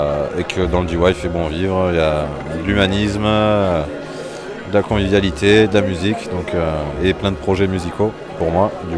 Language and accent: French; Provence-Alpes-Côte d'Azur, France; Moi, je viens du Vaucluse, un endroit très controversé, vilain, moche, pas beau.